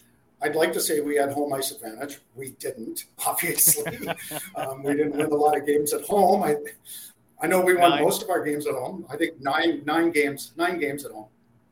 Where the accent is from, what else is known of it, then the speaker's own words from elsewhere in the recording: Ottawa, Ontario, Canada; I grew up in Ottawa.